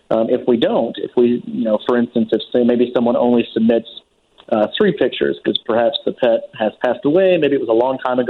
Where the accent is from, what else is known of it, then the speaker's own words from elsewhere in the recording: Louisville, Kentucky, United States; Her and I met in a graduate MBA program at the University of Louisville in Kentucky, which is my hometown.